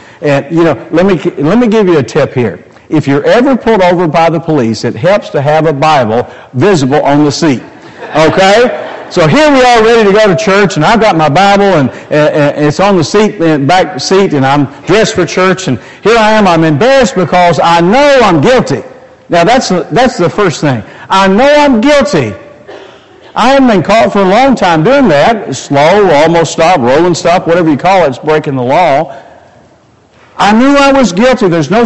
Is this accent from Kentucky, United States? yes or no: yes; Kentucky, United States; Now, where I grew up in Western Kentucky, stop signs were suggestions, okay?